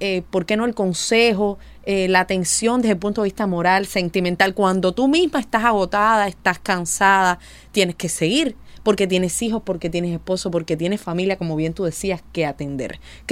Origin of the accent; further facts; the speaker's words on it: Cuba; a ser firmes y fuertes como mujeres cubanas que somos.